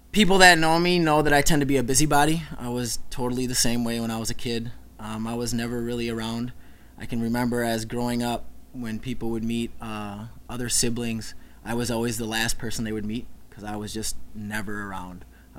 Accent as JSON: {"language": "English", "town": "New Berlin", "country": "United States", "tie": "born or raised there", "said": "I grew up in New Berlin, like I said"}